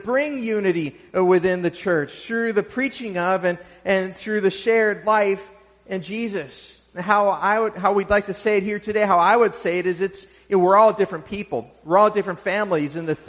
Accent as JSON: {"language": "English", "region": "Minnesota", "country": "United States", "said": "Now here, I'm from Minnesota, many of you may know, and I'm having a hard time with this sermon today because do you say rooted or rooted?"}